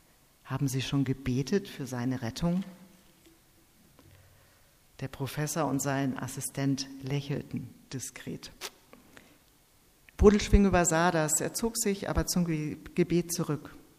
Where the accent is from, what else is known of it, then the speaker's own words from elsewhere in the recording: Bielefeld, North Rhine-Westphalia, Germany; Bethel bei Bielefeld, meiner Heimat.